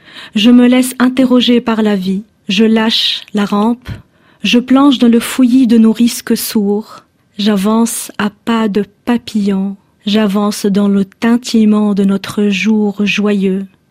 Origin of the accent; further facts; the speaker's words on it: Tunisia; first language French; اللغة الفرنسية كنت أتحدث بها منذ طفولتي مع أمي في تونس كانت لغة نتعامل بها مع أمي كل يوم